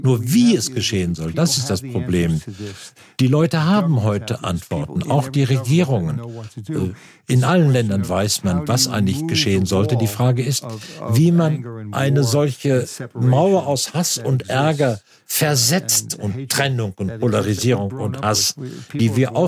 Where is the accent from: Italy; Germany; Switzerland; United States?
United States; als Amerikaner identifiziere ich mich nicht damit